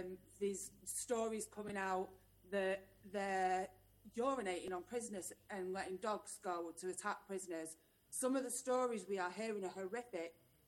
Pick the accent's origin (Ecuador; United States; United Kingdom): United Kingdom; Sedgley Park, North West England; I grew up in Sedgley Park, which is a majorly Jewish area.